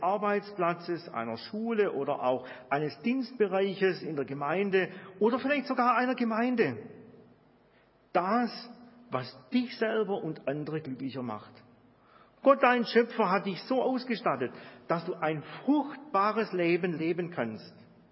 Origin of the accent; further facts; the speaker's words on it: Hegnach, Baden-Württemberg, Germany; Als ich in der 8. Klasse ungefähr war, ist bei uns zu Hause in Hegnach in unserem Dorf eine kleine Schwimmhalle errichtet worden.